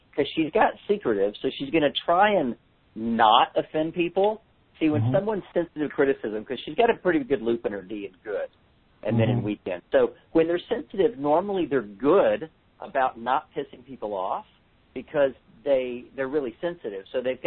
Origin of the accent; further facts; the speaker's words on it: India; accent: Indian; I'm going to do the rest of the seminar with my Indian accent so you can understand me perfectly.